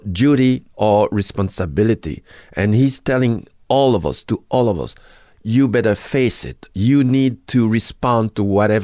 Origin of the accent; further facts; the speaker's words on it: Haiti; I'm Haitian. I'm born in Haiti.